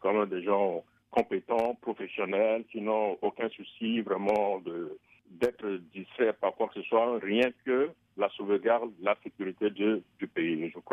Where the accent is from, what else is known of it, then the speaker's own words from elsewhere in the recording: Central African Republic; now in New York, United States; en tant que centrafricain vivant aux États-Unis et précisément à New York